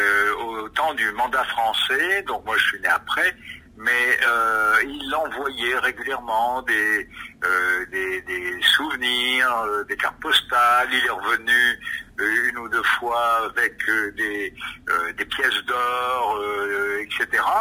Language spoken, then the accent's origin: French; Casablanca, Casablanca-Settat, Morocco; born there; Je suis né à Casablanca, au Maroc, donc dans un pays qui était un mélange des cultures.